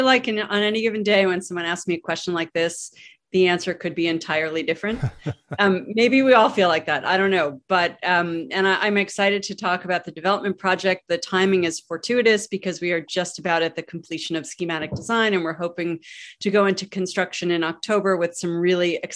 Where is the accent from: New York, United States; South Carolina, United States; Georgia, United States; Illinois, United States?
New York, United States; New York City; I grew up in New York City, and unlike most people in New York City, I grew up in a 4,000 plus square foot Victorian house in landmark neighborhood with a rose garden and a big front porch.